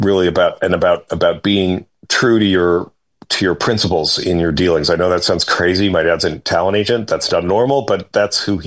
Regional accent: Santa Monica, California, United States; I grew up in Santa Monica, which is adjacent to the Palisades

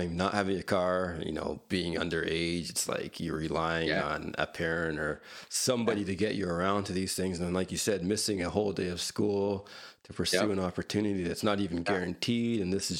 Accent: Hamilton, Ontario, Canada; I grew up in Hamilton.

